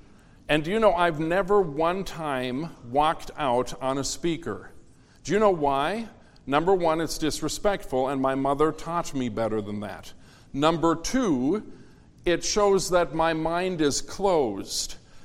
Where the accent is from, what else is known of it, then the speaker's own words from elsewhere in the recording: United States; Do you know why? I'm an American.